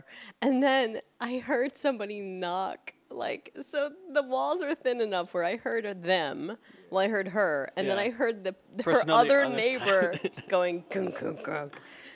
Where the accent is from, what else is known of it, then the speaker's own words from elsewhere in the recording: India; No, I'm Indian. We're good at the spelling.